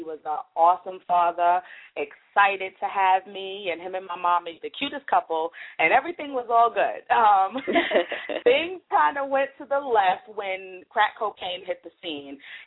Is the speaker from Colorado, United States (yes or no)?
no; Brooklyn, New York, United States; now in Virginia, United States; I grew up in Brooklyn all my life. I've only actually been in Virginia for about 4 years.